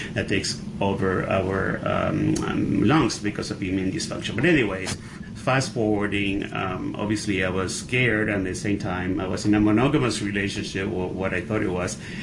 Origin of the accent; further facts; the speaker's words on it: Venezuela; English is a second language; moved away as an adult; You guys can hear my accent. I'm from Venezuela, from South America. I moved here in 84